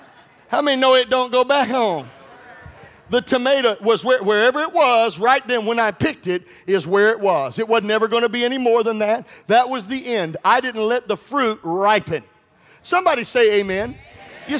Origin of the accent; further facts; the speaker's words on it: Missouri, United States; I was growing up, and we grew up in Missouri, and I remember there was this beautiful tomato plant outside